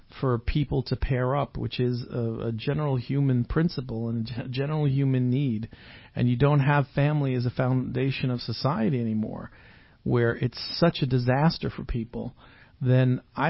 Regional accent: New York, United States; You forget, Tom, I grew up in New York, and I know what a crazy person Trump is, okay?

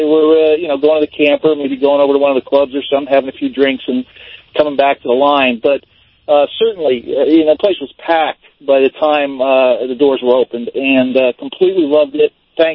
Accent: Scottsdale, Arizona, United States; I'm actually from Scottsdale, but I swung up through Vegas and I'm headed back.

